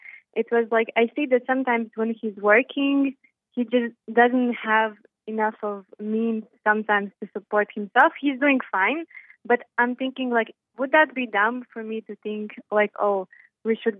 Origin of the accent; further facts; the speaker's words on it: Estonia; I am from Estonia, by the way.